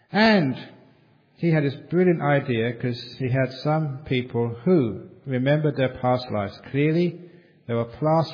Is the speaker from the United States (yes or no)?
no; England, United Kingdom; And I was brought up in England and I travelled in Scotland extensively.